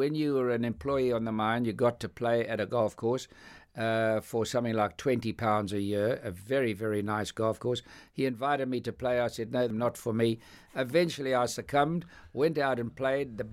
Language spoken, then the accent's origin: English; South Africa; growing up in South Africa was a great privilege. South Africa is the most magnificent country